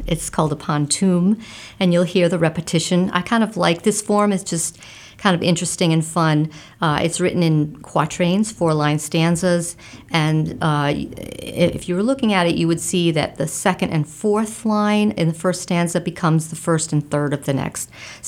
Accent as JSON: {"language": "English", "region": "New England", "country": "United States", "said": "And I'm from New England, so New England seemed to fit."}